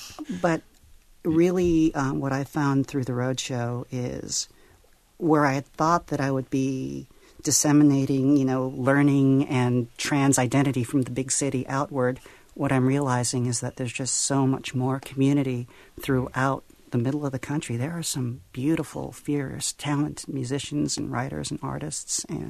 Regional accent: Los Angeles, California, United States; My first, I was from Los Angeles and working with the trans community there.

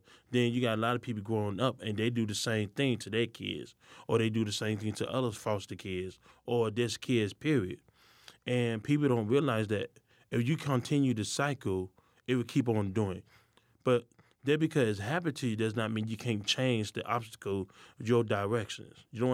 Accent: Chicago, Illinois, United States; I'm 34 years old. I grew up in Chicago, Illinois, born and raised.

